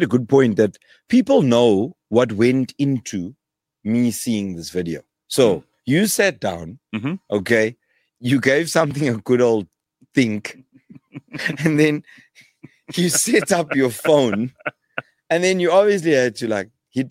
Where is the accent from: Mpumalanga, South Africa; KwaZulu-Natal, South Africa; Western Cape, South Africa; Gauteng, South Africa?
KwaZulu-Natal, South Africa; Vryheid; like I grew up in Vryheid.